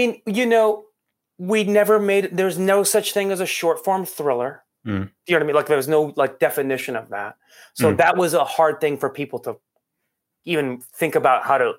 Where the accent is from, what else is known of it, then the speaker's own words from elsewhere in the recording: Iran; moved away; I'm an immigrant from Iran that grew up in a country where my parents didn't speak English.